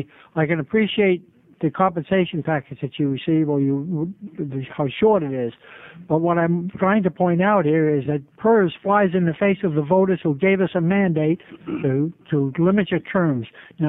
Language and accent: English; Gresham, Oregon, United States; I'm from Gresham, Oregon. I came down here on a matter of principle.